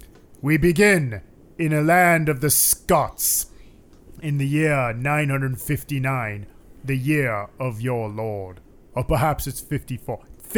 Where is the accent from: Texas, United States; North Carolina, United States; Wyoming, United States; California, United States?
California, United States; Berkeley; But I'm from Berkeley.